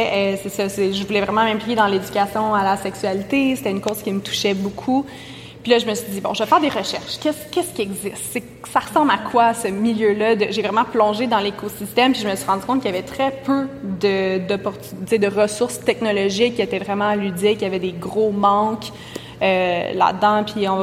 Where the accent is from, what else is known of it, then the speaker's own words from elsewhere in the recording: Quebec, Canada; Puis moi, je viens de l'Outaouais